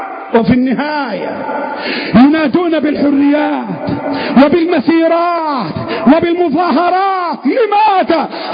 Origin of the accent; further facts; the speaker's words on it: Egypt; اللهم احفظ بلدنا مصر